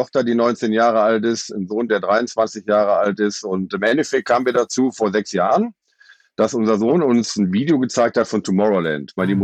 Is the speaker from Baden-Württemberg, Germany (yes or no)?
no; Lower Saxony, Germany; Wir kommen aus dem Landkreis Osnabrück